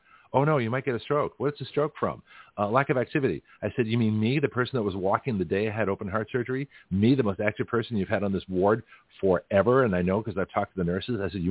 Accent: Lexington, Massachusetts, United States; I grew up in New England, in Lexington, Massachusetts.

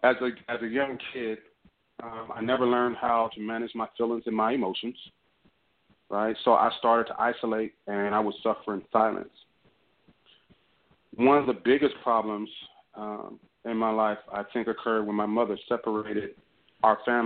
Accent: Oakland, California, United States; also born or lived in Ohio; I was born in Ohio in 1964. At the age of one, my family migrated to Oakland, where I eventually grew up.

